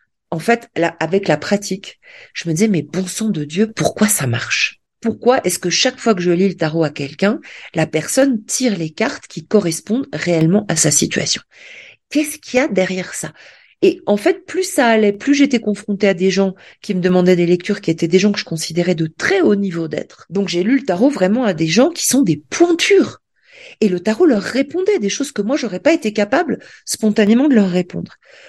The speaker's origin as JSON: {"language": "French", "country": "France", "said": "qui m'est très familier en tant qu'étudiante de littérature, en tant que française"}